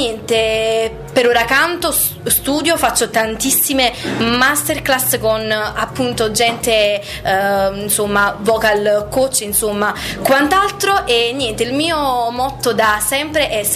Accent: Caserta, Campania, Italy; Allora, io vengo da Caserta, ho 17 anni

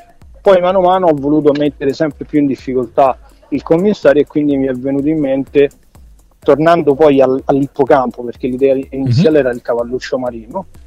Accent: Rome, Lazio, Italy; Io sono di Roma, quindi mi è venuto spontaneo

